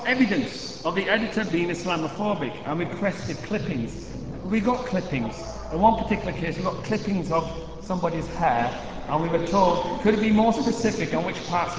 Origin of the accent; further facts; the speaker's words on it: United Kingdom; born there; I was born in Britain, but I am a Muslim first.